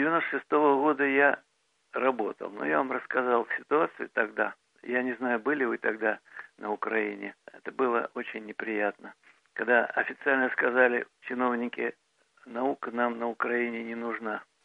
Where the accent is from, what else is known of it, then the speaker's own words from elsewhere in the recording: Russia; born there; я родился в России, там получил образование и работал. Так что я русско-украинский или украинско-русский